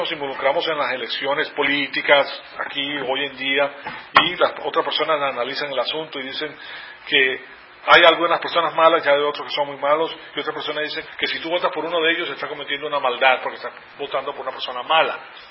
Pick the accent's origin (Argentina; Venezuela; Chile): Venezuela; Yo cuando crecí en Venezuela, pues era católico.